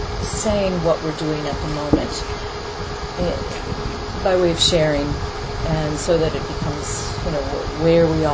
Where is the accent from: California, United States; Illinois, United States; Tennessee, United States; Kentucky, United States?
Illinois, United States; Chicago; born there; also born or lived in New York; I was born in Chicago, actually, so that's rather sweet coming back here.